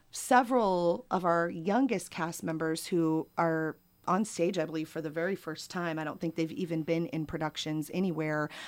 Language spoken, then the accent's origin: English; Iowa, United States; Well, I am actually originally from Northwest Iowa. Grew up there and began dancing at the age of 3.